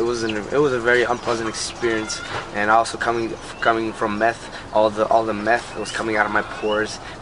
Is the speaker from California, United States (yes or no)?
yes; Sacramento, California, United States; born there; I'm 20 years old. My parents are Ukrainian immigrants. They came here about 23 years ago, but I was born here in Sacramento, California.